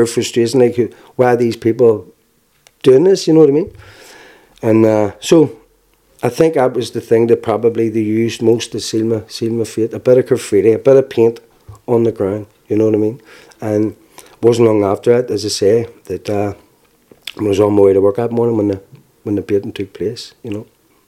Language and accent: English; Belfast, Northern Ireland, United Kingdom; The provos then, when I grew up in Spring Hill, they were the good guys.